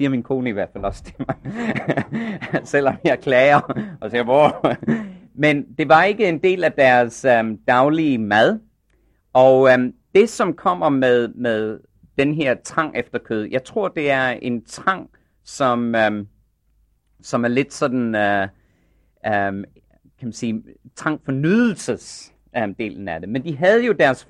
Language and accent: Danish; Australia; Ja, jeg er selv australier